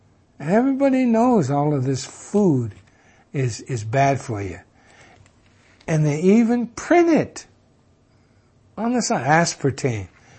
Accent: United States; When I was growing up in America, we had one forced inoculation.

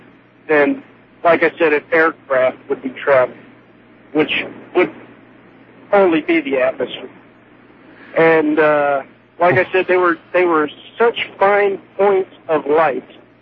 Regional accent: Alice, Texas, United States; also born or lived in Corpus Christi; We were in South Texas where we were growing up, a little town called Alice.

